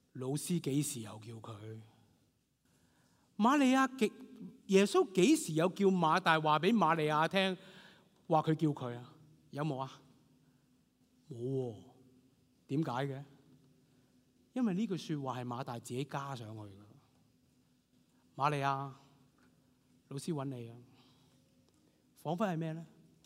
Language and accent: Chinese; Hong Kong; 就好像今天我们香港人经常说，我都知道我妈是女人